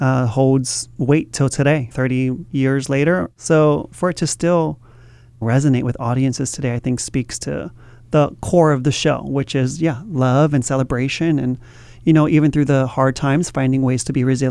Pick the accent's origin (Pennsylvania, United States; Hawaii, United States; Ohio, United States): Hawaii, United States; You know, as a Hawaiian actor and director myself, that's kind of what I like to bring into all of my works